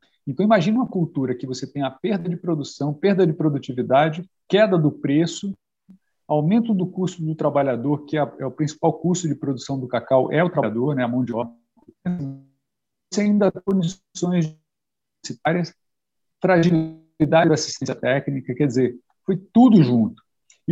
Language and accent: Portuguese; Bahia, Brazil; eu nasci na Bahia, eu sou do sul da Bahia e fiz agronomia na Bahia, na Universidade Federal da Bahia